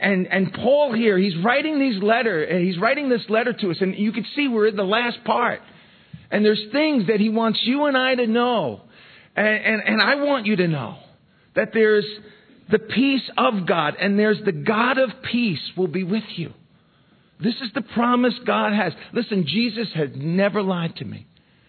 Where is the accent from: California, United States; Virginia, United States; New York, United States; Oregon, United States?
New York, United States; Yonkers; But, I grew up in Mulford Gardens. If you're familiar with … that's where they're from. They're from that area. … because we were the only white family there.